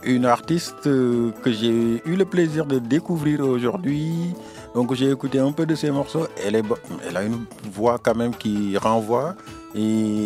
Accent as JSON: {"language": "French", "country": "Mali", "said": "Ben oui, ben, tu sais que moi, je suis malien."}